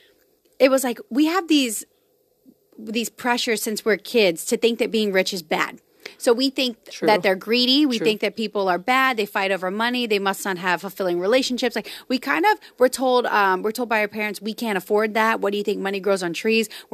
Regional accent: Louisiana, United States; I'm from Louisiana.

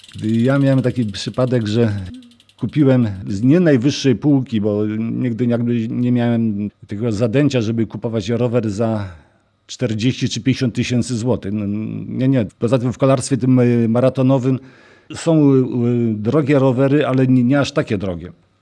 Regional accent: Masovian Voivodeship, Poland; Ja się wychowałem pod Warszawą

